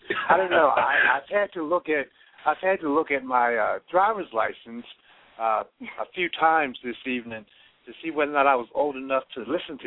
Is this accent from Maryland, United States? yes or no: yes; Baltimore, Maryland, United States; I'm from Baltimore, Maryland. And I still currently live in Baltimore, Maryland.